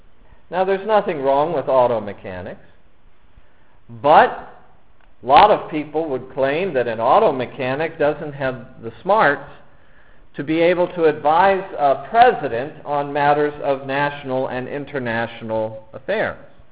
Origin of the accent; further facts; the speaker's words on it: Pennsylvania, United States; hi, I'm a Yankee from Pennsylvania